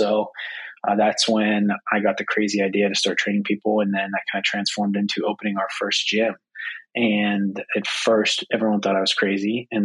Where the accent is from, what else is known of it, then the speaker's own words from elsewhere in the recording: Pennsylvania, United States; We grew up in Pennsylvania. We both played high school sports. It was kind of a big deal to play high school football around here.